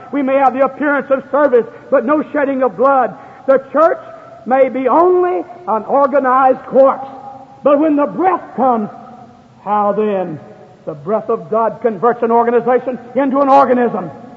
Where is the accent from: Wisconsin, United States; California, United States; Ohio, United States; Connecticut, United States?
Ohio, United States; also born or lived in Kentucky; You see, I used to grow up in Ohio and I played professional basketball. And they used to say, "Where are you from?" And I'd say, "Well, I'm from Kentucky, it's the mountains."